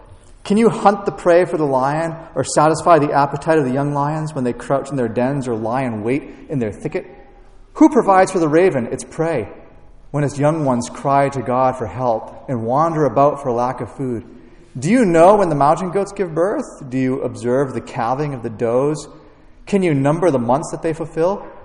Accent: Lawrence, Massachusetts, United States; also born or lived in Omaha; now in Philadelphia, United States; I grew up in Lawrence, Massachusetts. It's a densely populated city. I lived in Omaha, which even though Nebraska is pretty spacious, Omaha's a city. And I'm living in Philly.

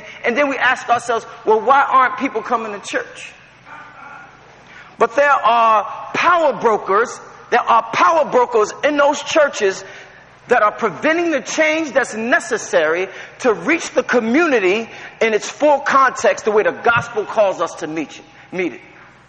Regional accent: United States; Because, you know, I'm an African-American. I grew up in, I was born in the United States.

